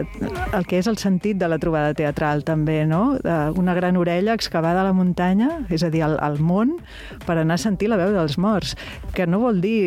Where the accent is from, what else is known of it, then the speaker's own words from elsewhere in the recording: Barcelona, Catalonia, Spain; jo sóc del barri de Gràcia